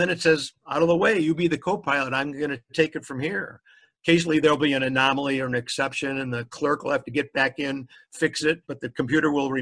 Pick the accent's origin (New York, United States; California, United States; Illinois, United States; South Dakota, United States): Illinois, United States; Chicago; and I'm Greek American, incidentally, from Chicago, go Cubs, go Bears.